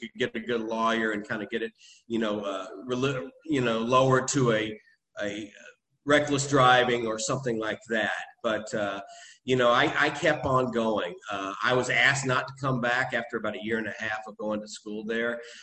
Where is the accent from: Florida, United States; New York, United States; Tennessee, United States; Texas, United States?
Tennessee, United States; Memphis; Going back, I grew up in Memphis, Tennessee, back in the 60s and 70s. My father was a minister.